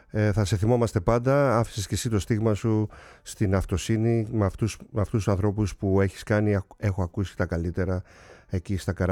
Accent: Kasos, South Aegean, Greece; με τα πάρα πολλά χρόνια θαλάσσιας υπηρεσίας από το νησί μου, από την Κάσο.

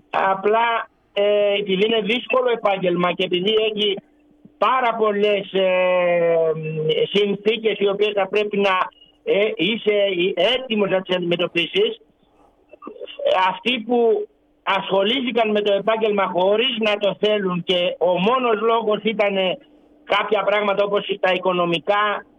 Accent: Skyros, Central Greece, Greece; Εγώ είμαι από τη Σκύρο, μέσα από τη Σκύρο. Εμείς κεντρικό μας χωριό είναι ένα, η Σκύρος.

